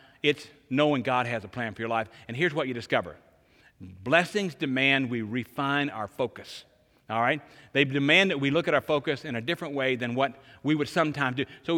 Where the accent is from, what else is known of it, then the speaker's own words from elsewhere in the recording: the South, United States; I'm from the South.